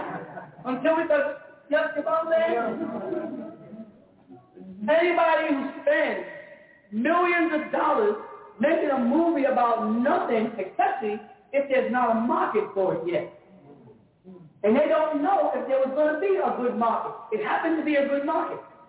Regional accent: Jamaica; I'm just Jamaican.

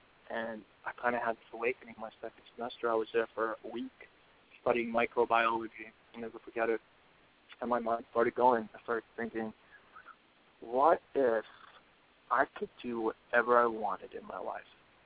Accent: Edgemont, New York, United States; now in Los Angeles, United States; I moved here about 8 years ago from New York, where I mostly grew up in the suburbs, and I grew up in Westchester County, in a place called Edgemont

